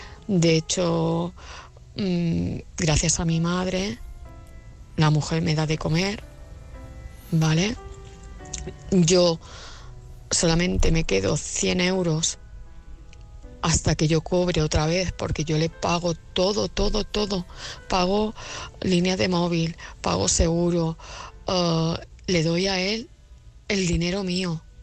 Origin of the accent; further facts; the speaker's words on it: Seville, Andalusia, Spain; soy de Sevilla.